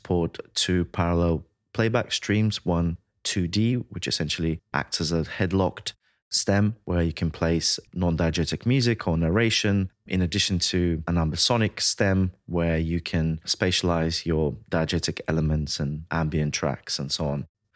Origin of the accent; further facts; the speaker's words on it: Latvia; now in London, United Kingdom; I was born and raised in Latvia, in Baltics. I came to the UK in 2004 to pursue my education in sound engineering, essentially. Initially, I was based in Kent, which is a county in England. Then I moved to London in 2010 when I applied for university.